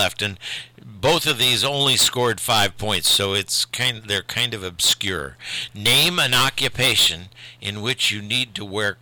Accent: Indianapolis, Indiana, United States; born there; I was born in Indianapolis.

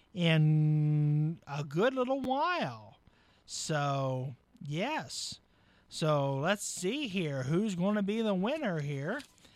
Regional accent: Waldo, United States; Brought to you by Belly Buster's Pizza out of my hometown of Waldo.

